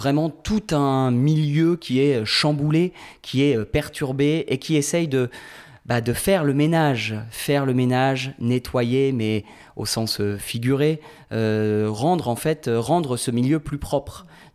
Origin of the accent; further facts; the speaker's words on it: France; mais chez nous, en France, c'est ce combat qui est mené.